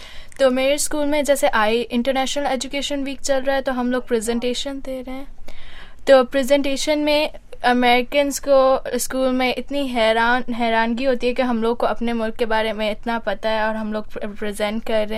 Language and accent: Urdu; Hyderabad, Sindh, Pakistan; مطلب میں بھی حیدرآباد سے ہوں تو میں نے اتنی زیادہ سردی نہیں ایکسپیرینس کی